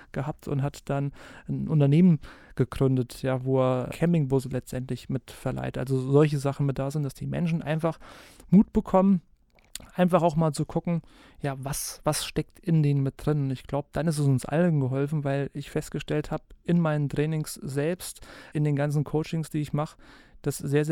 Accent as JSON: {"language": "German", "region": "Hesse", "country": "Germany", "tie": "born there", "said": "weil ich komme ja gebürtig aus dem Vogelsberg."}